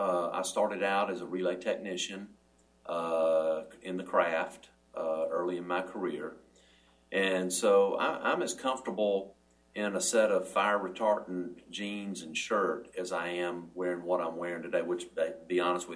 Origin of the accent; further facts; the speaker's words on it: Georgia, United States; I was sweeping the floor in a generating plant back in my hometown in South Georgia.